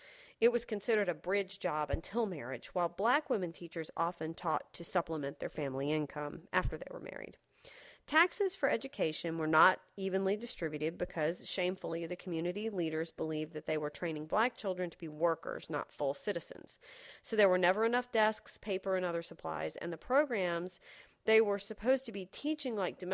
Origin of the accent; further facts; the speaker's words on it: Raleigh, North Carolina, United States; Wake County, North Carolina. This is the Raleigh area, which I consider my hometown, by the way